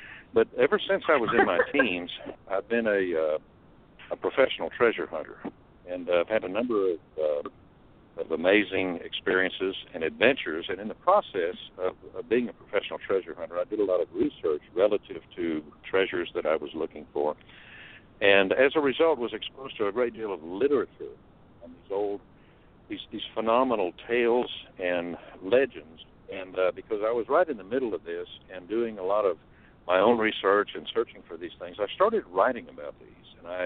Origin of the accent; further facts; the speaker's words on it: Texas, United States; Well, I grew up in West Texas, and I grew up working on ranches.